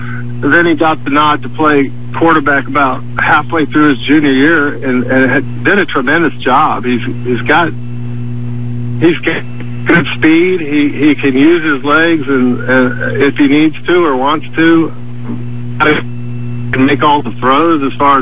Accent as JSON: {"language": "English", "town": "Houston", "region": "Texas", "country": "United States", "tie": "born or raised there", "lives_now": "Austin, United States", "said": "I live in Austin now. I'm from Houston. That's where I went to high school."}